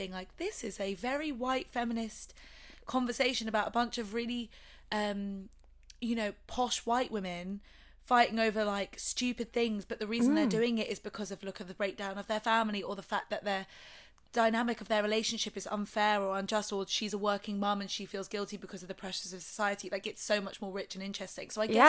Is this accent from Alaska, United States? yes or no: no; Michigan, United States; I'm from Michigan.